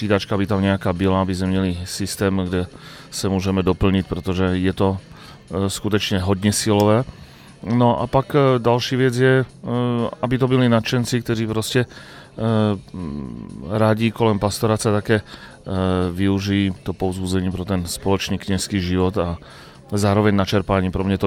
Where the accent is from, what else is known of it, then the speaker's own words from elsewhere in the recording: Slovakia; jako rodilý Slovák můžu říct, že emoce už jenom v tom názvu zaznívají